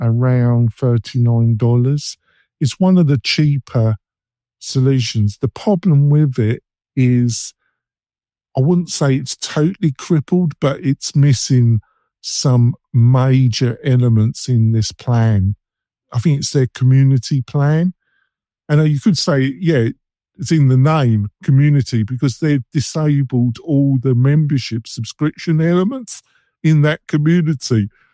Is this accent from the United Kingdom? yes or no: yes; England, United Kingdom; and I'm English, so I need to brighten myself up